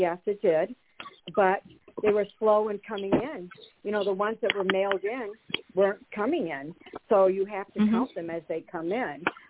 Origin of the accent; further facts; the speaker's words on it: Michigan, United States; from Michigan.